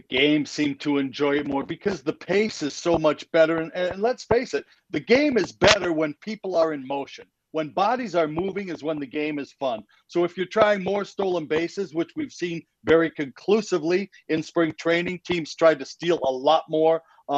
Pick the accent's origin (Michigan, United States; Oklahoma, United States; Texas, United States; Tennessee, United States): Michigan, United States; Detroit; the team I get most excited about is watching the Detroit Tigers because I'm from Detroit. I grew up a Tiger fan.